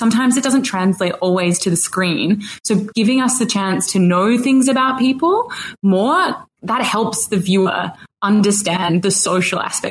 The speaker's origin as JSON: {"language": "English", "town": "Adelaide", "region": "South Australia", "country": "Australia", "tie": "born or raised there", "said": "I've moved back to my hometown, Adelaide, which is in South Australia, which is great."}